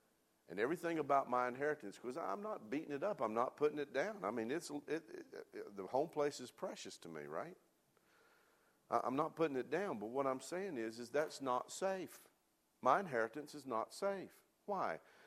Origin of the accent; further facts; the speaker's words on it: Mooresville, United States; I grew up in Mooresville on a little farm.